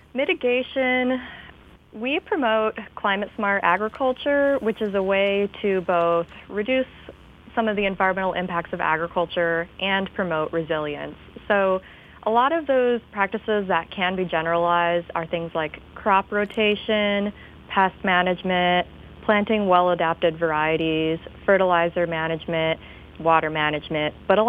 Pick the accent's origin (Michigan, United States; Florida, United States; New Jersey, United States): Michigan, United States; Traverse City; I grew up in Traverse City, so I really have a soft spot in my heart for those cherry trees